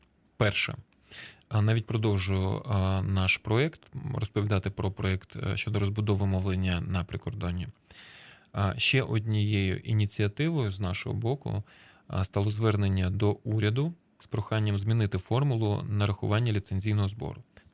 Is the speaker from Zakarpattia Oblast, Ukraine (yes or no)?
no; Crimea, Ukraine; now in Kyiv, Ukraine; я от про це говорю як кримчанин, який в 14-му році переїхав до Києва